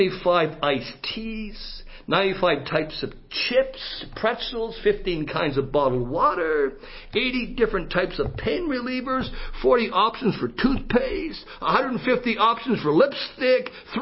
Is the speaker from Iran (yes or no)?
no; Canada; now in United States; I remember the first time I came across the border from Canada to America